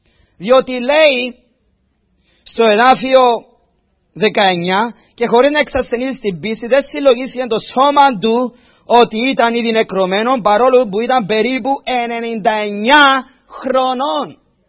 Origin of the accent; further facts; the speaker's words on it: Cyprus; moved away as an adult; εγώ που ήρθα από την Κύπρο τουλάχιστον την εποχή της δική μου όταν ήμουν πιο νέος. Όταν ήμουν στα 20 μου, ο κόσμος τότε στην Κύπρο τώρα άλλαξαν λίγο τα πράγματα.